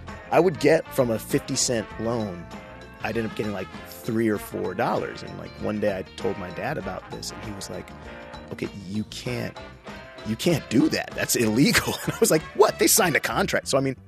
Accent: Altadena, California, United States; I grew up in Altadena, California, actually. My mother worked in L.A. County.

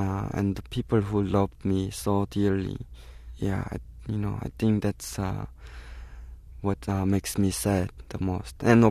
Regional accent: North Korea; I didn't know the normal side of American growing up in North Korea. Only thing that I knew about America was the propaganda that I consumed from growing up in North Korea

